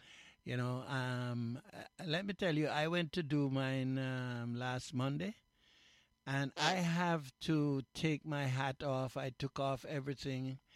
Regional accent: Mandeville, Manchester, Jamaica; now in Canada; I am from Mandeville in Jamaica.

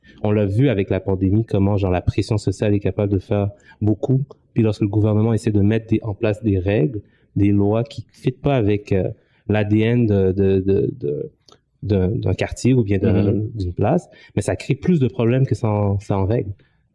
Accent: Montreal, Quebec, Canada; C'est là où je suis né, c'est là où j'ai grandi. Donc là, j'ai la possibilité d'agir beaucoup plus pour faire du changement dans ce quartier-là.

